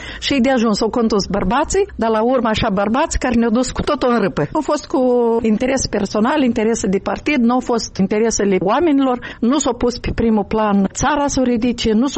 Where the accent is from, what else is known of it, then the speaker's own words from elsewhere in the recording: Krasnoyarsk, Krasnoyarsk Krai, Russia; first language Russian; Romanian is a second language; moved away; Eu sunt din Krasnoiarsk venită. Eu acolo m-am născut, acolo am trăit. Pentru mine limba rusă e limba maternă. Eu am învățat aici limba de stat.